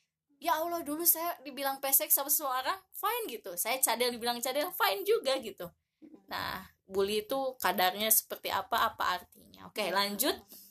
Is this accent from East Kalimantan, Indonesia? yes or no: no; Tasikmalaya, West Java, Indonesia; Jadi kita orang Tasik sudah tidak kekurangan lagi universitas.